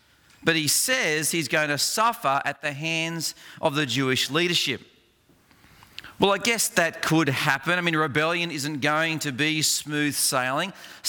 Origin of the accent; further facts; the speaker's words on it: Australia; as an Australian, you probably have never thought about this sort of challenge. I mean, we're a pretty laid-back people, really.